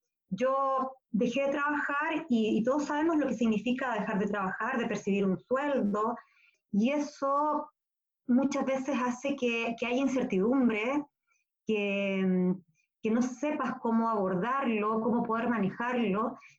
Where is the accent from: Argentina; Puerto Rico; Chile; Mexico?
Chile; soy de Chile. Mi apellido es un apellido indígena que significa lugar de cóndores.